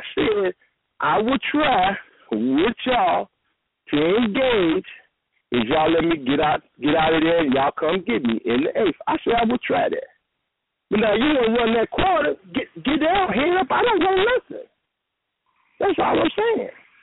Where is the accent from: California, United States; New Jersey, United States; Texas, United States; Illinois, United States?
Illinois, United States; Chicago; I'm not from the South. I'm from the South Side of Chicago. You understand? But I'm not from down South.